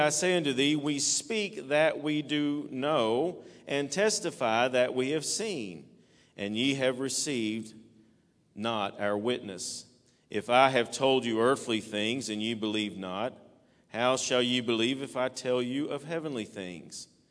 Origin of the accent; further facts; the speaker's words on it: London, Kentucky, United States; I'm from London. And I would pause, and a few people would look, and then I would say, Kentucky.